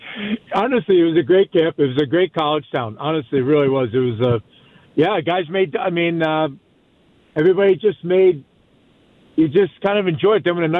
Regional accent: Philadelphia, Pennsylvania, United States; I grew up in Philly, though, Joe.

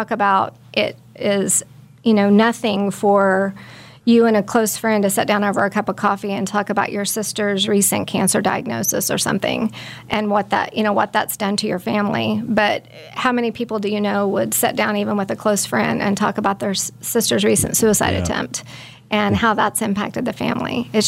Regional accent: Belle Plaine, Kansas, United States; No, I'm from Belle Plaine, Kansas.

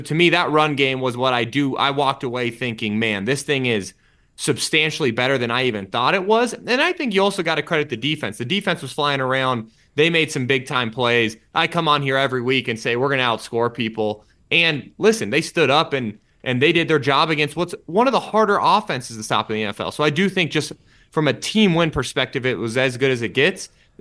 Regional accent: Denver, Colorado, United States; You know, that was my, like, childhood growing up in Denver.

